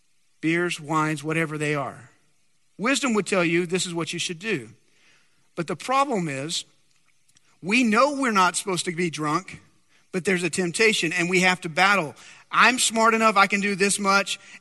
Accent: Dumas, Texas, United States; I'm going to date myself, but I grew up in Dumas, Texas.

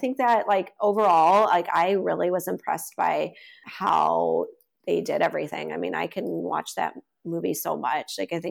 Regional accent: Illinois, United States; I grew up in Illinois. So like that was the land of Lincoln.

